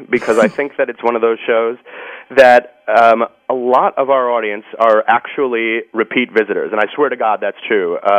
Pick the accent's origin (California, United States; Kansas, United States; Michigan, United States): Michigan, United States; Rochester; Well, I grew up in Michigan. I grew up about 40 minutes north of Detroit, a town called Rochester.